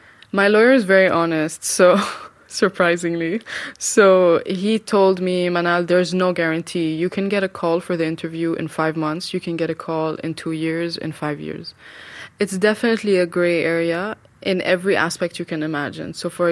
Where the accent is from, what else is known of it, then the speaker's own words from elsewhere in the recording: Dubai, United Arab Emirates; moved away as an adult; now in United States; I'm from Syria, but I was born and raised in Dubai. So I came to the U.S. in August 2013 to do a master in filmmaking.